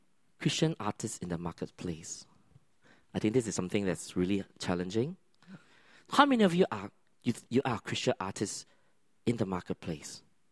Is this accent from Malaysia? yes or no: yes; Malaysia; moved away as an adult; I discovered I love dancing when I was the age of 16, back in Malaysia. For those who know, I'm actually Malaysian. So I moved here when I was in the mid-20s.